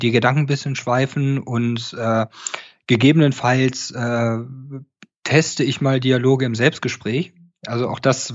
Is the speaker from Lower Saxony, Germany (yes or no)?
yes; Goslar, Lower Saxony, Germany; born there; Ich bin in Goslar geboren, das ist eine Kleinstadt, die auch eine Kaiserpfalz hat, noch Teile der Stadtmauern sind noch da, da ist der Harz in der Nähe